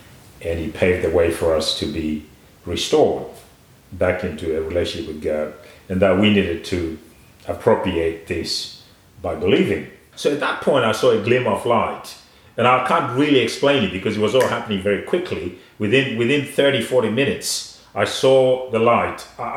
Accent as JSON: {"language": "English", "country": "Zimbabwe", "tie": "born or raised there", "said": "We're trying to redress the apartheid system in my home country, in Africa."}